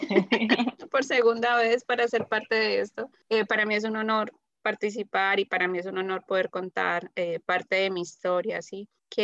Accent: Colombia; moved away as an adult; now in United States; Yo vengo de Colombia, vivía ya aproximadamente 30 años. Esto ya llevo aquí viviendo 5 años en Estados Unidos.

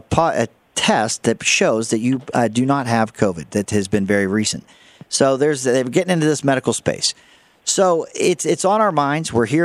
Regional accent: Pittsburgh, Pennsylvania, United States; I grew up in Pittsburgh.

